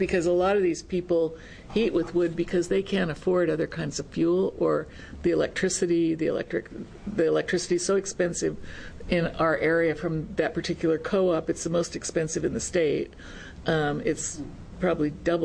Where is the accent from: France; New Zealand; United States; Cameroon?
United States; Portland, Oregon; I mean, I grew up in Northeast Portland